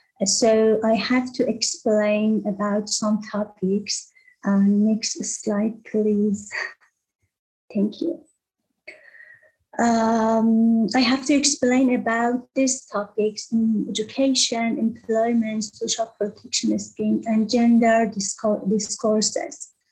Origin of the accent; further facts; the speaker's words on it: Iran; English is a second language; I'm from Iran, and I have a PhD in social welfare